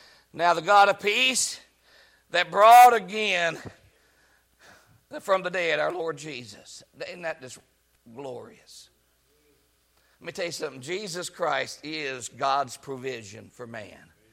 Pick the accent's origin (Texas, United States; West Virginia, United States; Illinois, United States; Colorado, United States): West Virginia, United States; That's not good grammar. I understand that, but I'm from West Virginia.